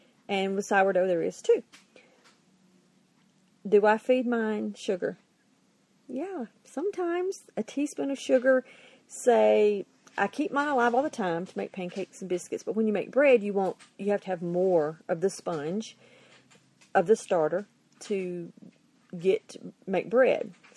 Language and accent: English; the South, United States; now in Northern Idaho, United States; You know, we're from the South and we're transplanting to Northern Idaho. So down there, it was 105, 115 in the summer, and I didn't want to turn the oven on to make bread.